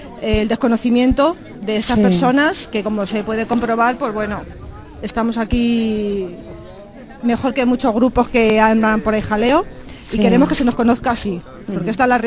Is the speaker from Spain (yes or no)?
yes; Navalcarnero, Community of Madrid, Spain; soy aquí de Navalcarnero, sí.